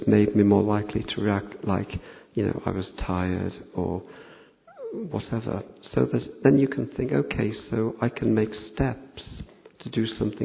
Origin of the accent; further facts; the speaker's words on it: Liverpool, North West England, United Kingdom; I work with kids and I'm from Liverpool and I'm a bit chatty, a bit conversationalist.